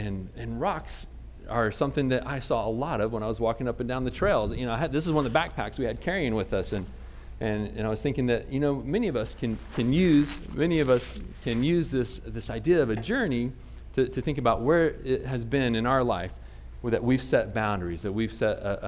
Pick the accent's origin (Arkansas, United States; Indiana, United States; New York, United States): Indiana, United States; Indianapolis; I told you I was from Indiana. Indianapolis is my home, a little Midwest boy. And I was a little city kid.